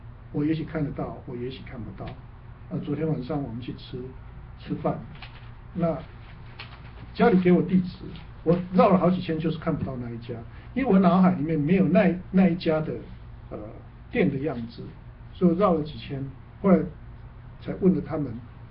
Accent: China; 我们自己是我们中国人无所谓的啦

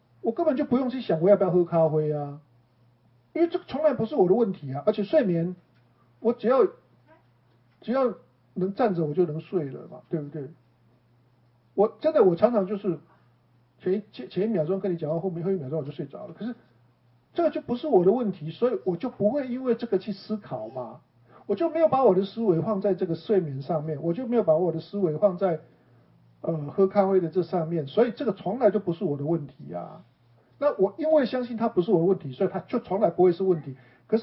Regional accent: China

